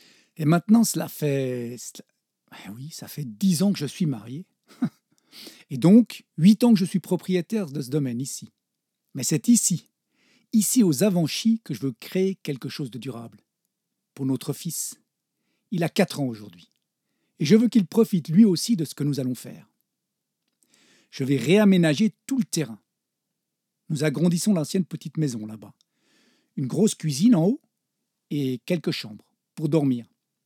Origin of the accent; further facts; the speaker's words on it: Auvergne-Rhône-Alpes, France; je suis né en Savoie. J'ai principalement vécu ici, oui, dans la région. J'ai souvent déménagé. Mais j'ai aussi beaucoup voyagé.